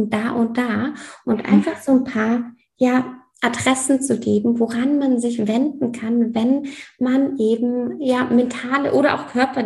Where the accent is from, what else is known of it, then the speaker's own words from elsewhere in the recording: Australia; now in Germany; Bei uns in Australien wurde da so viel Wert drauf gelegt. Und dann bin ich mal hier in eine Yogastunde gegangen und bin erstmal, hatte so einen kleinen Kulturschock tatsächlich